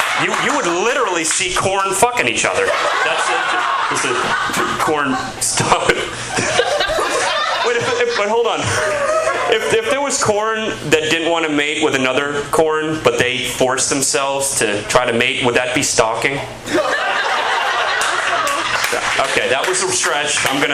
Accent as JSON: {"language": "English", "region": "Florida", "country": "United States", "said": "We actually went down to Florida. We're both from Florida, so we went down there to visit our families."}